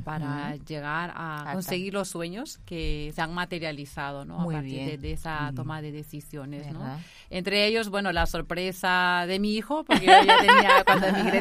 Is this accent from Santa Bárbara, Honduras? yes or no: no; Tegucigalpa, Francisco Morazán, Honduras; born there; soy hondureña de origen. Nací en la capital, Tegucigalpa.